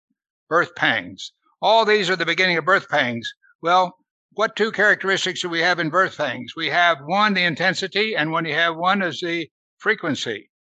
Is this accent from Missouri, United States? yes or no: yes; Missouri, United States; I grew up in Missouri. We had a lot of tornadoes.